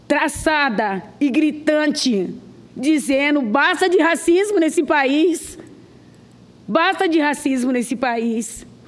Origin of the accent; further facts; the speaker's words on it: São Paulo, Brazil; Eu venho do estado de São Paulo